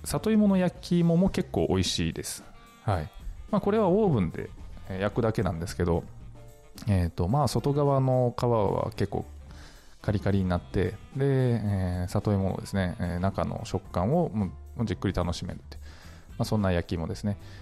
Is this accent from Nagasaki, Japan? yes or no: yes; Nagasaki, Japan; まあ、私九州出身で、まあ、今、長崎県出身、長崎県在住なので